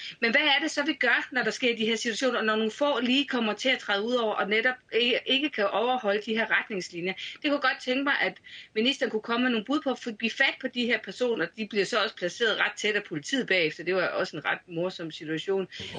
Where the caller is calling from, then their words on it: Skagen, North Denmark Region, Denmark; Jeg er med her fra Skagen, så jeg håber, at forbindelsen holder.